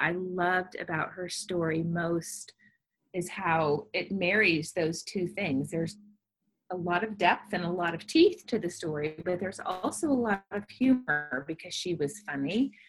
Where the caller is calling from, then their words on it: Nashville, Tennessee, United States; Nashville, Tennessee.